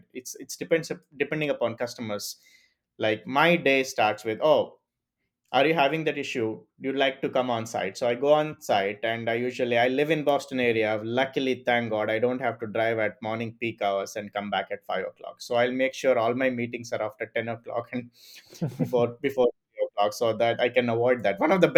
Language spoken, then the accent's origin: English; India; So I speak fast as an Indian. So we speak I think 3 times more faster than Americans.